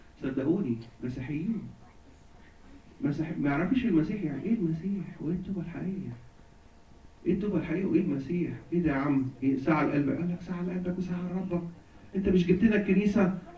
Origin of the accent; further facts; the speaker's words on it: Egypt; هنا عندنا في مصر بقى بنت